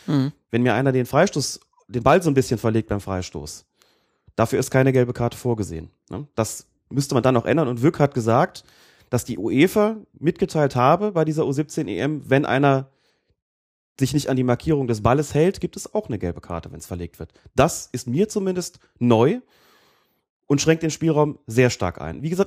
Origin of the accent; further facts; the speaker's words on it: Bonn, North Rhine-Westphalia, Germany; Aus Bonn.